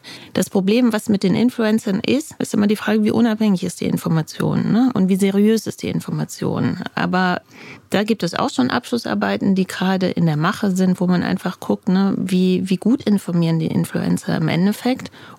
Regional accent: Rhineland-Palatinate, Germany; ich komme aus der Pfalz

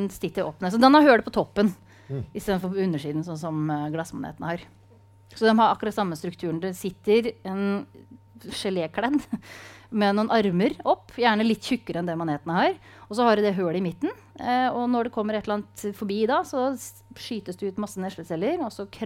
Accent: Hvaler, Østfold, Norway; Og på Tisler hjemme I Østfold, på Hvaler

